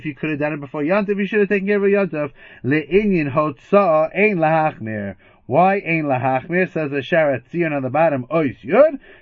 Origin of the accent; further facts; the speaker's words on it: Queens, New York, United States; back in the day, growing up in Queens.